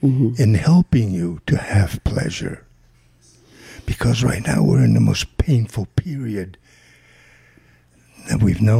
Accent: Italy; I'm from Italy.

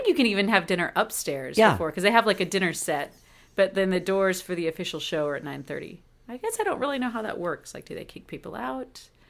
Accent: Little Rock, Arkansas, United States; And I grew up in Little Rock, and my grandmother wanted me to go to Hendricks College.

